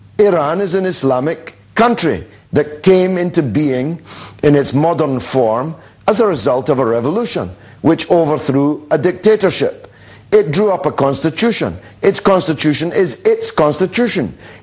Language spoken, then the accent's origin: English; England, United Kingdom; And I'm English, I'm British, and I'm proud of.